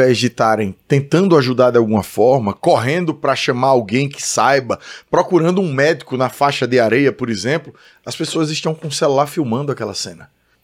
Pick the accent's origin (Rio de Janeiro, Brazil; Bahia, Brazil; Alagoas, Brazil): Alagoas, Brazil; Maceió; em Maceió, na minha terra